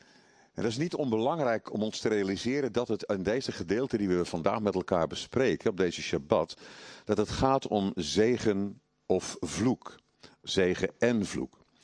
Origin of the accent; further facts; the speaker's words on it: Netherlands; Ook als Nederland, ook als land waar we mogen wonen, waar ik geboren ben, opgegroeid.